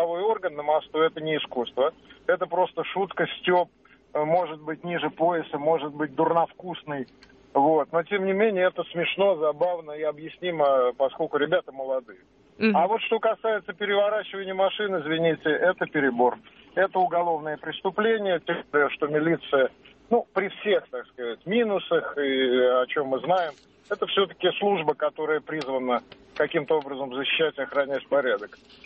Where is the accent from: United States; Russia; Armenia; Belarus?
Russia; Saint Petersburg; я из Санкт-Петербурга.